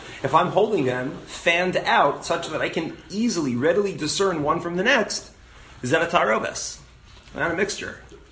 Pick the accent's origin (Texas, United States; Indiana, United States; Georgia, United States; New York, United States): New York, United States; New York City; When I was growing up in the Lower East Side, it was the 20s.